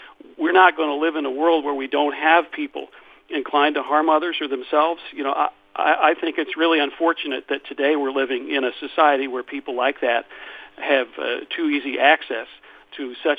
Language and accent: English; Chapel Hill, North Carolina, United States; We had an incident here in Chapel Hill, my hometown